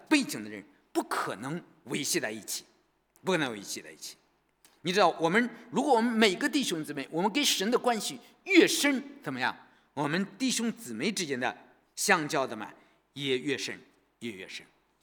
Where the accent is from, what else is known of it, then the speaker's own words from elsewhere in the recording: China; moved away as an adult; now in Australia; 你知道从在我来到澳洲以前，我从来就是30岁之前